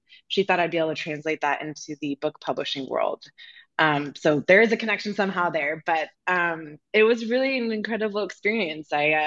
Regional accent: California, United States; now in Columbia, United States; So I am currently dialing and sitting in from Columbia, South Carolina, although I am not from here originally. I'm actually from Californ

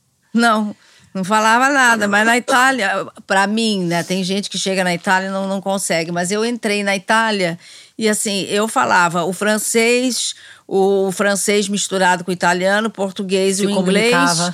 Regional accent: Curitiba, Paraná, Brazil; moved away as an adult; now in Rio de Janeiro, Brazil; Eu sou carioca, mas eu nasci aqui e fui para Curitiba. Uhum. Fui bebê. E lá fiquei 20 anos quando eu voltei para cá e daqui nunca mais saí.

